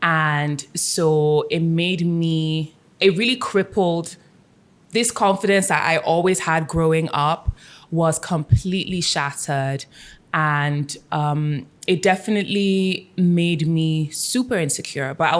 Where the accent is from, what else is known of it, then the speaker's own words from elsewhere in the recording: Nigeria; that is the ultimate validation that you need as a Nigerian woman